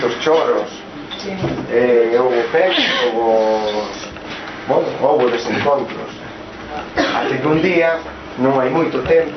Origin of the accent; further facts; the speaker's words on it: Vilaxoán, Galicia, Spain; eu son de Vilaxoa, aunque concello de Vilarcía da Arousa